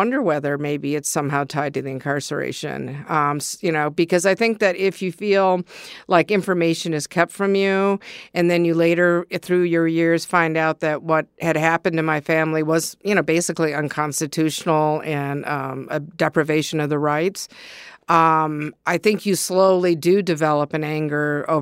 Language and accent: English; Ann Arbor, Michigan, United States; Growing up in Ann Arbor, I mean, basically, I remember as a kid, you know, being a little bit of a bully.